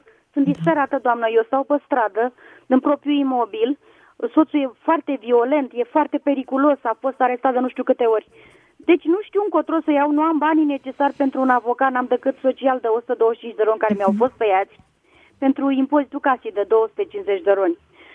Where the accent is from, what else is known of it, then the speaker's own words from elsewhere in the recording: Ilfov, Romania; Nu mă primește niciunde, că sunt din Ilfov.